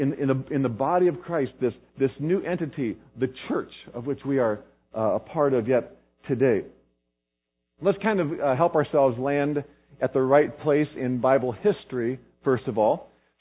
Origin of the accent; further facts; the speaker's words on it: Kansas, United States; It's kind of like I say I'm from Kansas and people go, do you know so-and-so? I mean, we don't have many people in Kansas, but I really don't know everybody either.